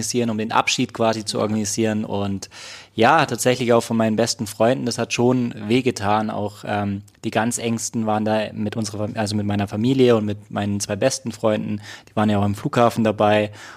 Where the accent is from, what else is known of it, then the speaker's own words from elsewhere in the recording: Augsburg, Bavaria, Germany; moved away as an adult; ich habe nach 36 Jahren meinen Heimatort verlassen, Augsburg, falls es noch nicht jemand weiß.